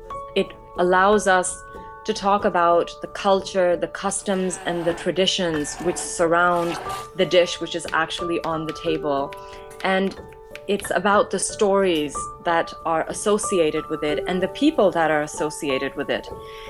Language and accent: English; Pakistan; I'm a Pakistani with Afghan and Persian roots. I'm also Canadian.